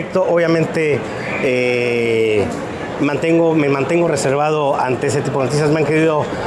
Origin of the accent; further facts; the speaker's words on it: Veracruz, Mexico; De aquí soy de Veracruz, aquí vive mi familia, aquí trabajo.